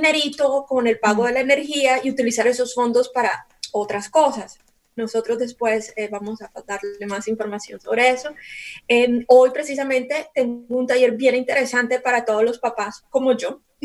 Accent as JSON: {"language": "Spanish", "country": "Colombia", "said": "Tú sabes que yo soy colombiana"}